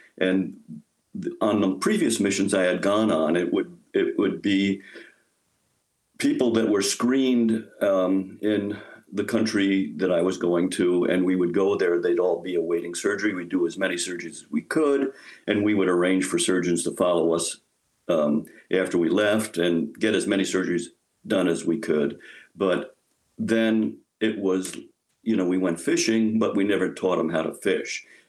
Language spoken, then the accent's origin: English; Bronx, New York, United States; I grew up in the Bronx and ended up living in Nirvana, which is Wisconsin.